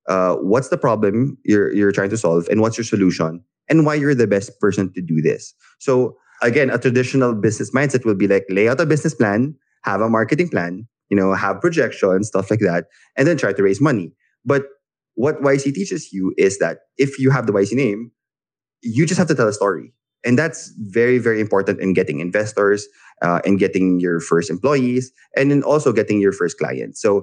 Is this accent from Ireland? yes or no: no; Philippines; you're building this for the Philippines. I'm a Filipino founder.